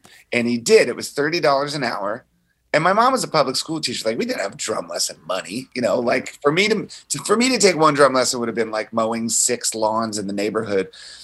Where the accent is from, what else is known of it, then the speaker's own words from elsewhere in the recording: Springfield, Virginia, United States; I'm from Virginia, just outside mm-hmm. of D.C.